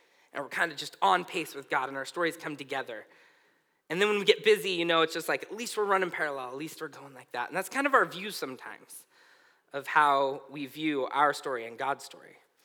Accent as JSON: {"language": "English", "town": "Susanville", "region": "California", "country": "United States", "lives_now": "Southern California, United States", "said": "If I came down to Southern California and was still the Susanvillian that I was up from Northern California"}